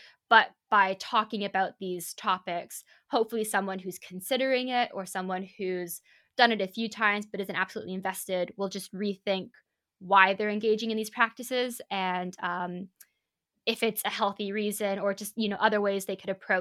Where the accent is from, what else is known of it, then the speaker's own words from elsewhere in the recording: Canada; And if you didn't know, I'm Canadian in origin.